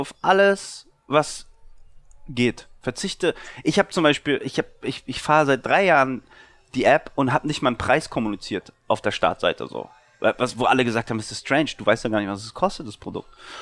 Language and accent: German; Berlin, Germany; Berlin, ja.